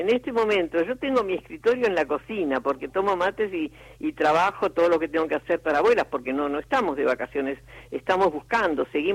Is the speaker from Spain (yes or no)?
no; Buenos Aires, Argentina; porque en esta ciudad yo no nací, yo nací en Buenos Aires, soy porteña